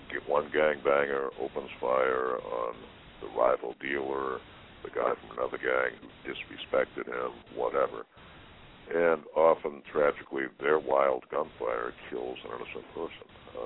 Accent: New England, United States; growing up in New England, literally a couple of hours' drive from Concord to Lexington

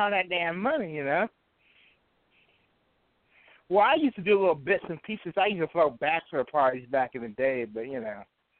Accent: Maryland, United States; Yeah, Maryland.

